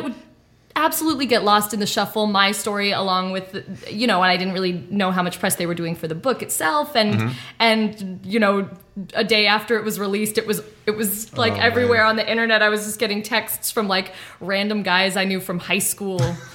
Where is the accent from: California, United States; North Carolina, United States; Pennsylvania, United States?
California, United States; South Pasadena; I did. I grew up in South Pasadena.